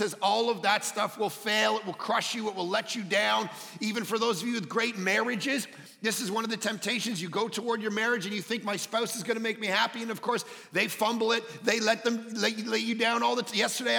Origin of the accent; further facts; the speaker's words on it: Toronto, Ontario, Canada; two Village Churches in Toronto as well, my hometown.